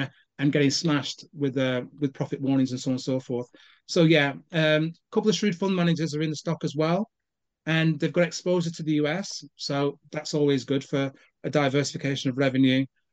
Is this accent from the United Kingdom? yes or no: no; Jamaica; I'm Jamaican